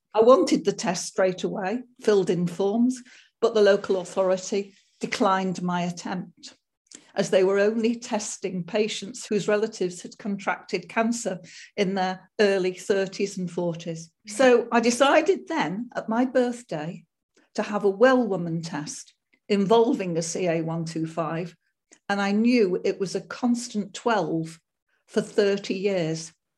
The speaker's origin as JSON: {"language": "English", "town": "Stockport", "region": "North West England", "country": "United Kingdom", "tie": "born there", "also_born_or_lived": "Mid Wales", "said": "I was born in Stockport in 1951 and an only child"}